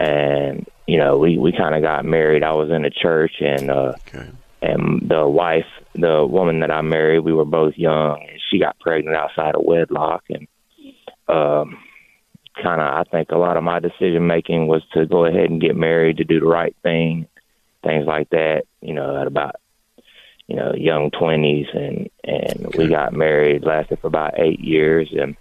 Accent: Charlotte, North Carolina, United States; I'm from the Charlotte area.

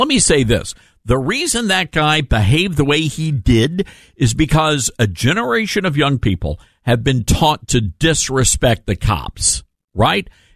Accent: Memphis, Tennessee, United States; You know, I love Memphis, my hometown.

